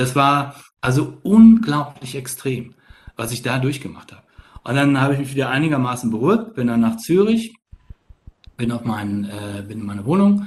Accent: Germany; Da bist du da als Deutscher in einem, also in dem Land Schweiz, ja, also dem Schweizer, der Schweizer Niederlassung und auch schon mal wieder schwierig, ja.

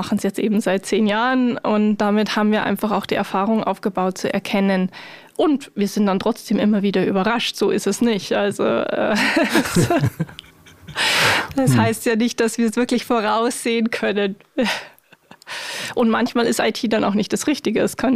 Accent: Germany; ein Schweizer oder auch ich als Deutsche ganz normal aufgewachsen bin, den normalen Schulweg gegangen bin, zur Fachhochschule und dann den ersten Job

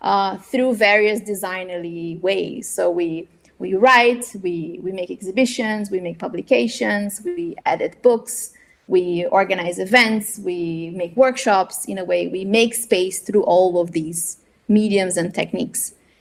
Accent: Brazil; my experience of growing up in Brazil, understanding the reality of Brazil.

